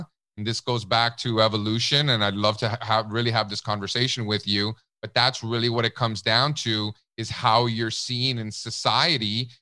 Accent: Miami, Florida, United States; moved away as an adult; also born or lived in New York / California; So I grew up in Miami. For those of you who don't know, I know Daniel knows. I left when I was 18. So this was a little over 20 years ago. And I went to college in New York, never went back, spent some time in California.

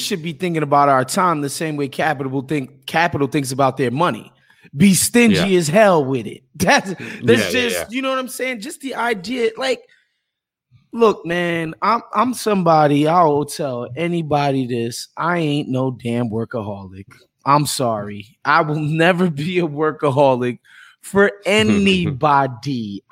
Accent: New York, United States; as a New Yorker who that whole hustle is ingrained in us from very young

